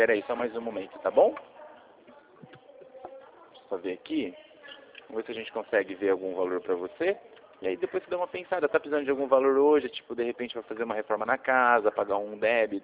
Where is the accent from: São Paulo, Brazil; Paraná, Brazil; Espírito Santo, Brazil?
São Paulo, Brazil; Rio Claro; Eu sou de Rio Claro.